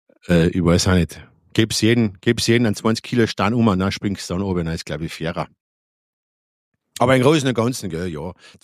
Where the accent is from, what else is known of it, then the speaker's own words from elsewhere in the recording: Carinthia, Austria; Wobei, als Kärntner Fußballfan habe ich es ja momentan nicht leicht.